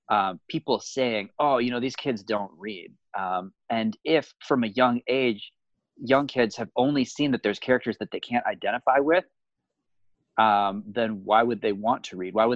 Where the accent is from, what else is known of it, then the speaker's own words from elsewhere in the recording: Hawaii, United States; now in San Diego, United States; I'm from Hawaii and currently live in San Diego.